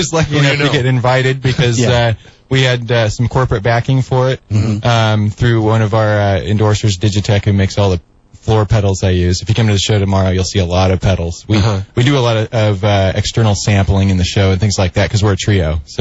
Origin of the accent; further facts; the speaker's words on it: Los Osos, California, United States; also born or lived in San Fernando Valley, United States; now in Morro Bay, United States; I grew up in Los Osos. I moved up from the San Fernando Valley when I was a little kid.